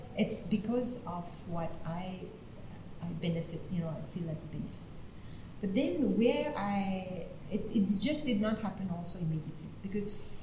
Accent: France; English is a second language; being French and this being an Indian system, kind of, it was just not for me.

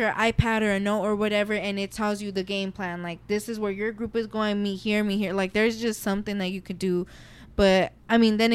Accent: Las Vegas, Nevada, United States; Because, like, when you're born and raised in Vegas, the only thing you can do is pull up to Circus with your friends for the day.

